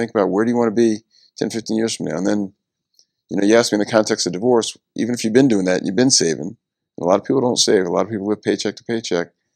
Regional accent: New Orleans, Louisiana, United States; But my background is pretty much, I grew up in New Orleans

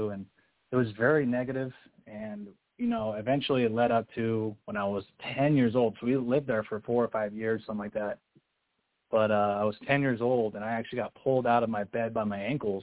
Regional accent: Utah, United States; I grew up here in Utah, you know, LDS and Mormon and stuff.

